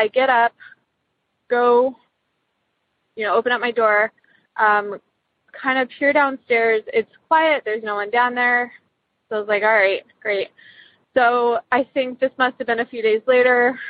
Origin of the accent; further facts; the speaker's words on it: Columbus, Ohio, United States; Also, I'm from Columbus, Ohio.